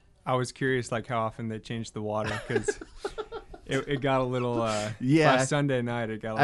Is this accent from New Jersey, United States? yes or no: no; Chicago, Illinois, United States; now in Nashville, United States; I grew up in Chicago